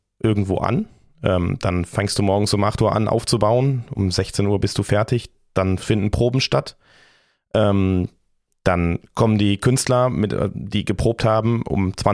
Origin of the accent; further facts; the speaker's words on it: Hennef, North Rhine-Westphalia, Germany; also born or lived in Troisdorf; Also geboren bin ich in Troisdorf, da haben meine Eltern schon in Hennef gewohnt. Hab dann 8 Jahre lang mit meiner Familie oder mit der Familie in Hennef gelebt. 2004 haben meine Eltern dann in Pleiserhohn ein Haus gebaut und wir sind dann dahin gezogen